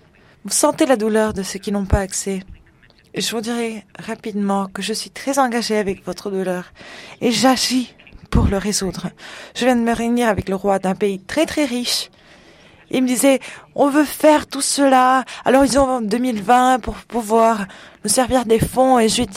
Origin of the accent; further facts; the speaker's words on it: Botswana; je viens du Botswana, qui est l'un des producteurs de diamants principaux au monde.